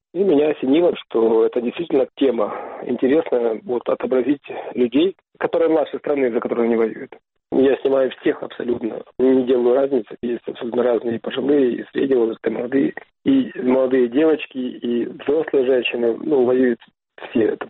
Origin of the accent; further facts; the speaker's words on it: Kyiv, Ukraine; Дело в том, что я родился и вырос в Киеве, в Украине